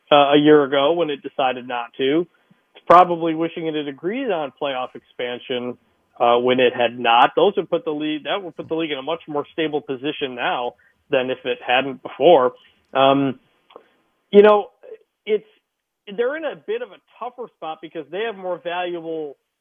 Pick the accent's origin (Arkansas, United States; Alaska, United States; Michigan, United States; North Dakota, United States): Michigan, United States; but I'm from Michigan. I went to Michigan State